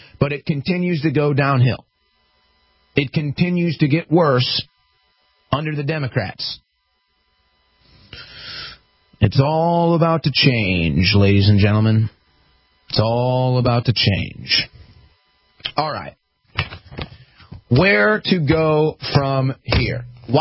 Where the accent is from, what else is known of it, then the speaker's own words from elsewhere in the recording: St. Louis, Missouri, United States; And it's not shocking to me that they use St. Louis, my hometown, as one of the greatest examples of this.